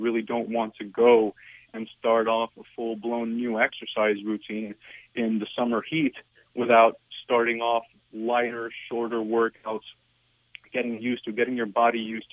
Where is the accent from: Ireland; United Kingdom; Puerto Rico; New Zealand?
Puerto Rico; I grew up in Puerto Rico and played football as well, so I know the heat very well